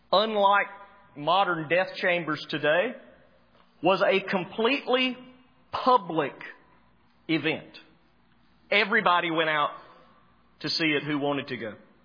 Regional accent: Alabama, United States; I don't think I'm saying that right, but I'm from Alabama.

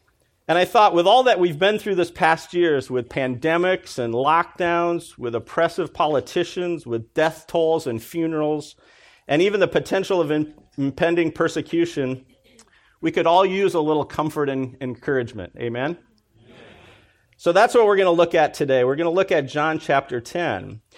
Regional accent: Iowa, United States; You know, and I grew up in Iowa, so I grew up with a lot of farmers. Most of my best friends, all of my relatives were still farmers.

